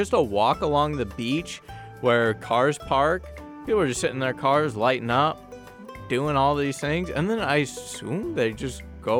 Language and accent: English; California, United States; A big thing I've noticed is I'm from California, and they legalized marijuana.